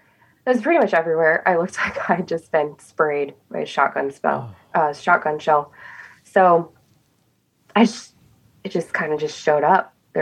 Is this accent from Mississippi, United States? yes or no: no; Oklahoma, United States; So I am from rural Oklahoma. I grew up in the ag industry. Your classic ag girl.